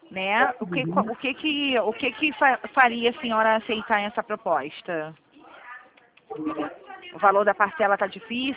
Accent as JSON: {"language": "Portuguese", "region": "Rio de Janeiro", "country": "Brazil", "said": "eu sou do centro do Rio."}